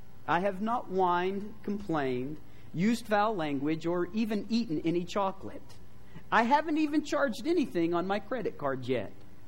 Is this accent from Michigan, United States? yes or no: no; New Mexico, United States; Now, I came from New Mexico, and it is something to graduate from Santa Fe High in New Mexico.